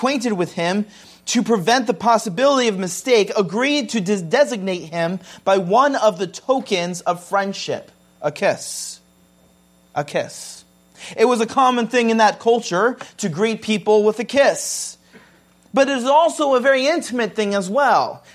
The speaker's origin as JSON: {"language": "English", "country": "United States", "said": "And I was always struggling as an American that didn't usually kiss."}